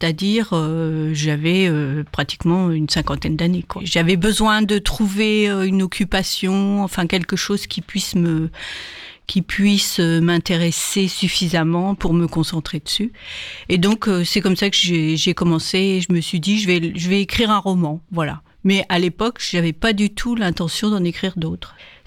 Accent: Normandy, France; Je suis pas bretonne d'ailleurs, je suis normande.

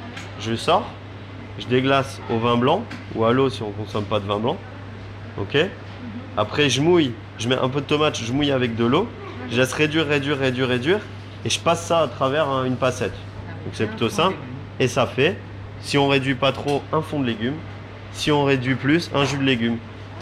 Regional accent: Grenoble, Auvergne-Rhône-Alpes, France; Je suis originaire de Grenoble et à Grenoble, j'ai ouvert un restaurant où on récupère les invendus des producteurs.

